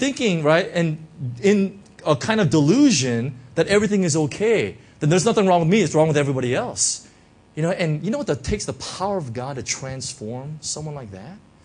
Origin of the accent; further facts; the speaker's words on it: United States; I'm from the States, so right, but Hong Kong's like this.